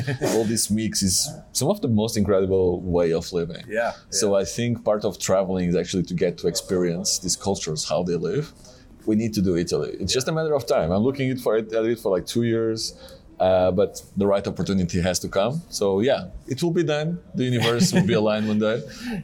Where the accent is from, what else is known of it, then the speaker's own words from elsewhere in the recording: Lisbon, Portugal; I'm from Lisbon. Porto people are much warmer.